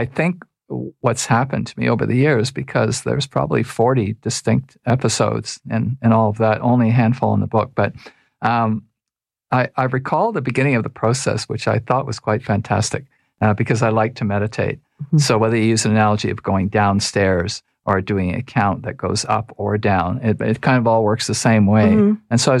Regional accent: Toronto, Ontario, Canada; I was raised in Toronto.

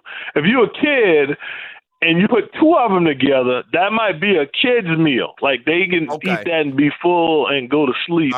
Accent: South Carolina, United States; I'm from South Carolina. We need another starch and a meat.

